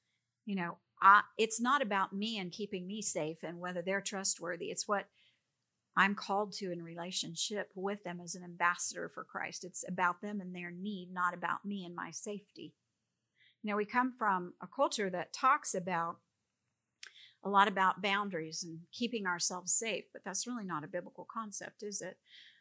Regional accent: Philippines; I come from a Catholic culture where people self-flagellate. I grew up in the Philippines.

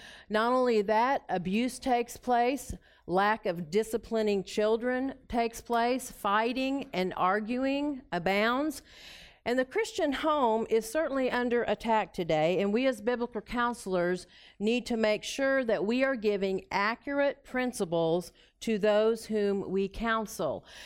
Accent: Tulsa, Oklahoma, United States; I'm from Tulsa, Oklahoma area

